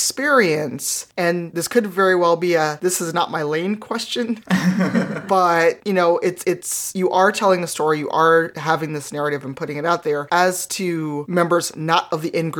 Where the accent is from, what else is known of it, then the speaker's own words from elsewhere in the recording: Illinois, United States; I mean, I grew up on the South Side, but I did not grow up in Inglewood.